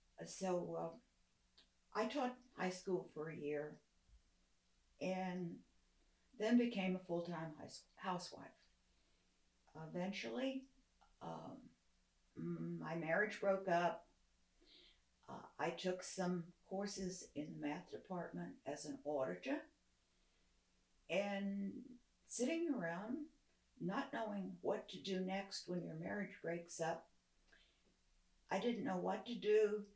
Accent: Charlottesville, Virginia, United States; I'm from Charlottesville, Virginia. And I went to Hollins College in Roanoke, Virginia, and got a BA in chemistry.

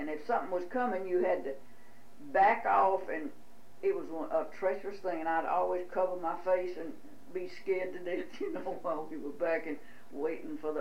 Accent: Newell, North Carolina, United States; born there; and I was born in Newell, North Carolina, and that is 6 miles out of Charlotte

